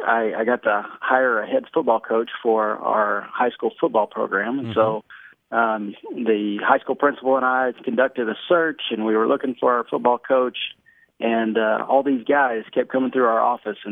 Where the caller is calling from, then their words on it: Fort Worth, Texas, United States; I'm from Fort Worth, Texas.